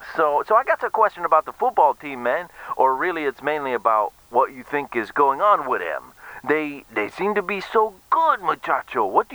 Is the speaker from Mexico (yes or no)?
yes; Ciudad Juárez, Chihuahua, Mexico; English is a second language; I'm from a town called Juarez in Chihuahua. That's the state. Like, you live in Alabama in the U.S. I live in Chihuahua in Mexico.